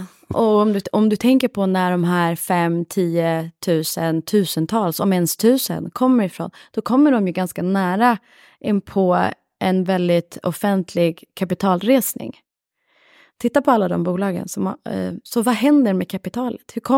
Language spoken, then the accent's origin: Swedish; Sweden; Inte bara för att jag är svensk